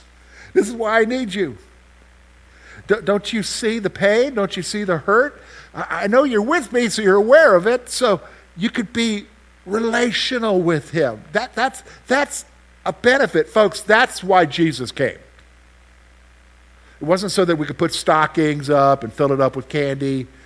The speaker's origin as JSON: {"language": "English", "region": "the South", "country": "United States", "tie": "born or raised there", "said": "Now, that has special meaning to me because I'm from the South. I'm a child of the South. Grew up in the South"}